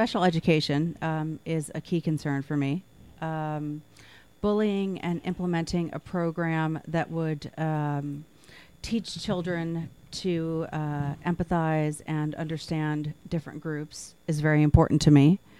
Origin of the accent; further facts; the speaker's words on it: Hudson, United States; Well, I was born and raised in Hudson. I left for 20 years nearly and came back in 2008.